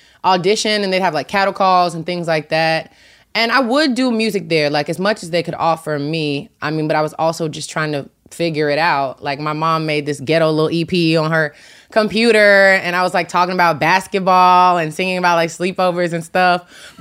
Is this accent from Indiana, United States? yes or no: no; Tennessee, United States; Mm-hmm. I'm from Tennessee.